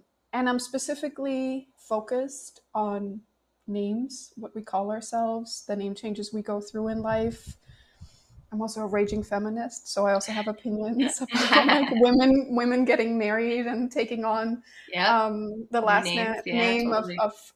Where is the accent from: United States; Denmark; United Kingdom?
Denmark; Or like I grew up in a country, I grew up in Denmark